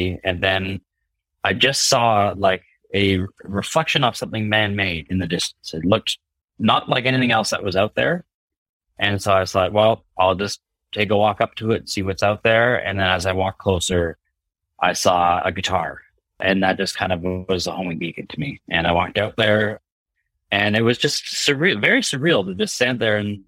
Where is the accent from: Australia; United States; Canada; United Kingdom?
Canada; I mean, I'm a kid from Canada, right?